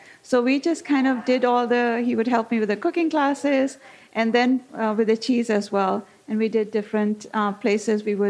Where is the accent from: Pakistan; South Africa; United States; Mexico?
Pakistan; growing up in Pakistan, we usually have the fresh cheese, which is the paneer, and that's all I knew.